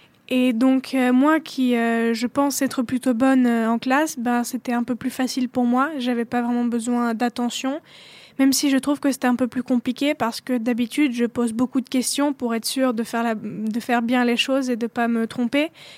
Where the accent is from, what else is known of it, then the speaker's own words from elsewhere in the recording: Romania; now in France; moi, comme je ne suis pas originaire de France, mais que je viens de Roumanie